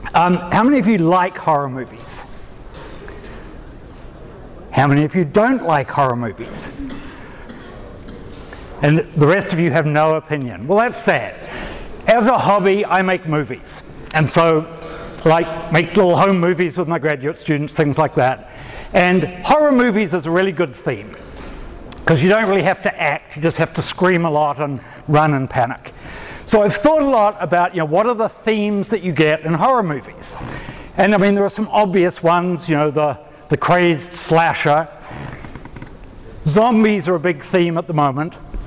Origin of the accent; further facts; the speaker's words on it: New Zealand; now in Tennessee, United States; I'm a New Zealander, which is why I speak funny.